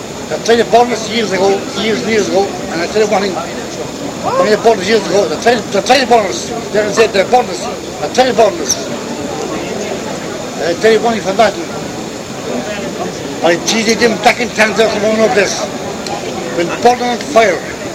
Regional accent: Mallow, Munster, Ireland; County Cork. I'm proud of it. Right? … One thing called Mallow, County Cork.

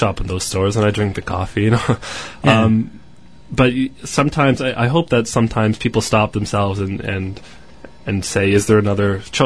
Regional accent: Brantford, Ontario, Canada; But she, you know, we're from small town Ontario. We're from Brantford. How's it going, Brantford?

